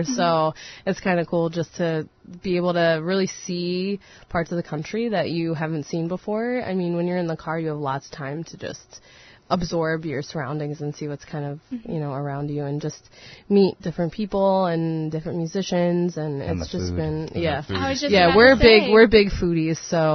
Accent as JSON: {"language": "English", "town": "Milwaukee", "region": "Wisconsin", "country": "United States", "said": "I mean, we're from Milwaukee, so it's not a huge deal to us"}